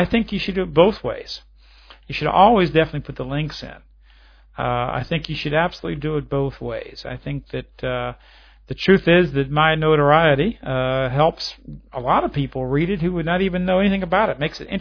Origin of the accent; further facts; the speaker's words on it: United States; You know, I was so proud of the fact as an American, as an American young man